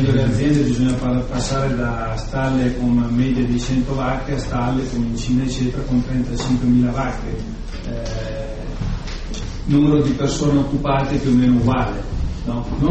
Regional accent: Como, Lombardy, Italy; Io vengo da Como e nel settore tessile il discorso era molto semplice.

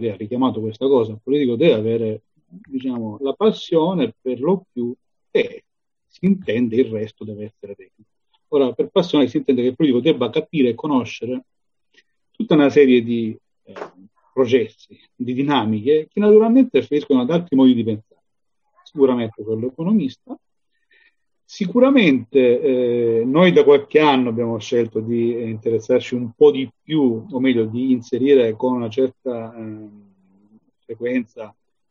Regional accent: Apulia, Italy; now in Milan, Italy; io sono pugliese, sono salentino, ma vivo a Milano, quindi ho una origine diversa

